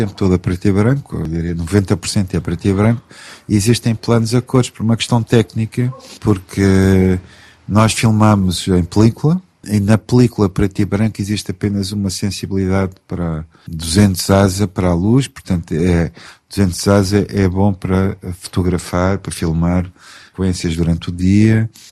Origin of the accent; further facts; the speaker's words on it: Portugal; now in France; porque eu sou português, não sou britânico